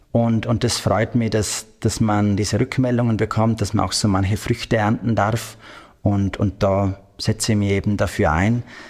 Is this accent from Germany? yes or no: no; Vorarlberg, Austria; Ich komme ursprünglich aus Vorarlberg, da rundherum viele schöne Berge.